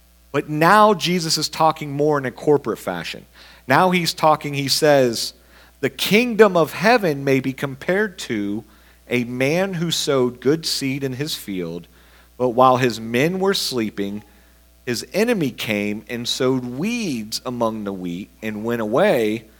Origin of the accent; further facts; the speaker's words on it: Florida, United States; I'm from Florida, so I draw out my E's a little bit